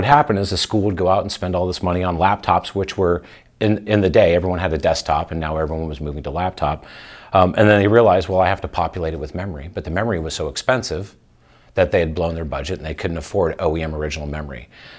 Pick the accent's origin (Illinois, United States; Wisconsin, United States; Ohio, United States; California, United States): California, United States; But my journey into this was back in the 90s. I grew up in Orange County.